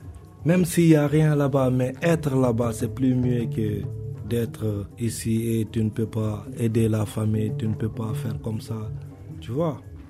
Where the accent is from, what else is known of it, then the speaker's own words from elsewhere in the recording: Senegal; Je viens de Sénégal, mais Sénégal, Guinéen, Sénégalais.